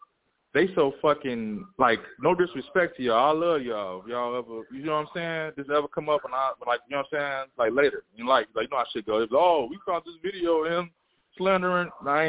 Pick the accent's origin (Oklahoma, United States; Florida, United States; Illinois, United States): Illinois, United States; Chicago; now in California, United States; I'm from Chicago, a.k.a. Chirac. You know what I'm saying? Okay. But I'm in Cali right now.